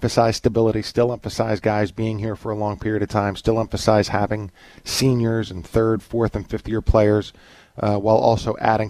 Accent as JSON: {"language": "English", "town": "Philadelphia", "region": "Pennsylvania", "country": "United States", "tie": "born or raised there", "said": "Yeah, so I think I have a pretty good perspective because I grew up in Philadelphia."}